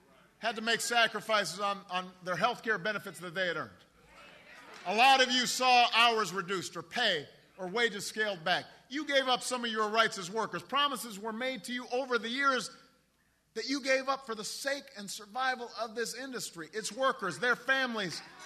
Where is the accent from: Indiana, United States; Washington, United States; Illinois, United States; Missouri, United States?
Illinois, United States; Chicago; I've seen it in my hometown at Ford Chicago Assembly, where workers are building a new Explorer and selling it to dozens of countries around the world.